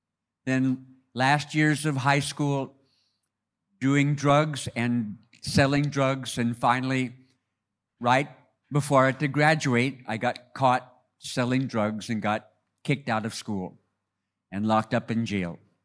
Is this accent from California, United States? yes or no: yes; California, United States; I was born and raised in America. Sorry for that. In California, in a family that had a Christian background.